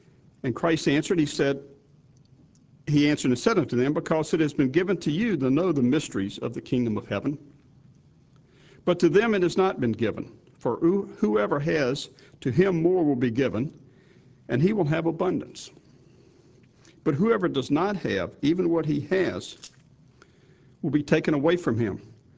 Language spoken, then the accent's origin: English; Atlanta, Georgia, United States; I'm from Atlanta, Georgia, where we have about 100 in our congregation there.